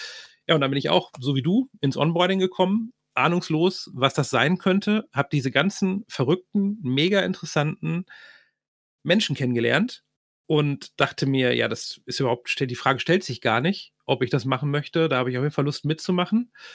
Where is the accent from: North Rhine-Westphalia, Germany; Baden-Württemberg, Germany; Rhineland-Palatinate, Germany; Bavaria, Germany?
North Rhine-Westphalia, Germany; Ich komme aus dem Ruhrgebiet.